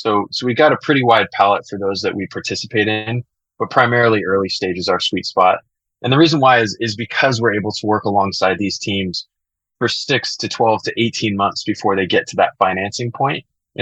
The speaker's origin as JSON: {"language": "English", "town": "El Paso", "region": "Texas", "country": "United States", "tie": "born or raised there", "said": "You know, I grew up in El Paso, Texas, where you don't hear the words venture or capital very, very often"}